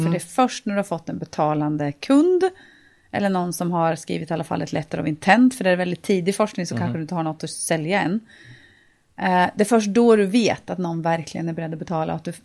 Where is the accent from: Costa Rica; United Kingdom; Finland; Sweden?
Sweden; Linköping, Östergötland; är född och uppvuxen här i Linköping.